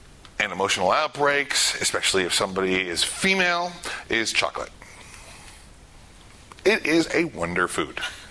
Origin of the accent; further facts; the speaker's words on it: Michigan, United States; born there; also born or lived in California / Texas / Louisiana / Maryland; I am actually, originally I was born in Michigan, and we moved around a great deal. I have been to California, to Texas, to Louisiana, to Maryland, and I'm back in Maryland.